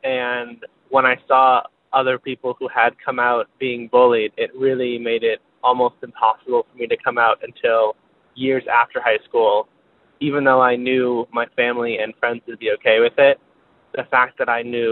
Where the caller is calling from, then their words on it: Arlington, Virginia, United States; I am calling from Arlington, Virginia.